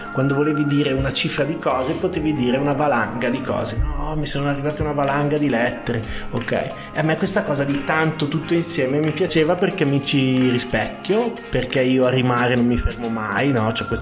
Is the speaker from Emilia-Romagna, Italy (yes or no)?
no; Bergamo, Lombardy, Italy; io vengo da Bergamo